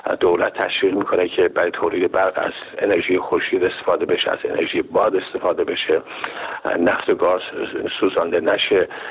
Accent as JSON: {"language": "Persian", "country": "Iran", "said": "ما هممون ایرانی هستیم، مهمانهای بنده و خود من"}